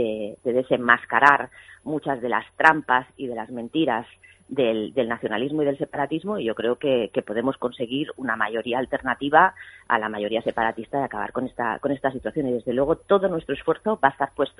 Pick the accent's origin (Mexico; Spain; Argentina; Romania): Spain; Catalonia; que somos catalanes y españoles